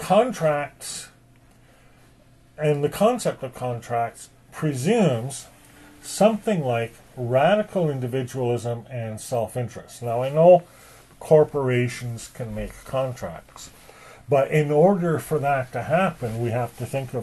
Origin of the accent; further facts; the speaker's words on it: Canada; Being born Canadian, it's not an option for me to leave Canada and go live somewhere else